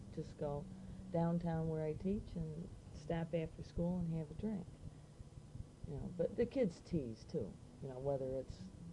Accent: Binghamton, New York, United States; now in Buffalo, United States; No, not originally. No, I'm from Binghamton.

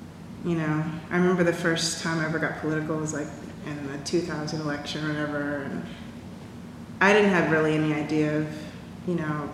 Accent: Indiana, United States; also born or lived in Texas; I grew up in Indiana for the next 8 or so years, which I liked because I was close to my family.

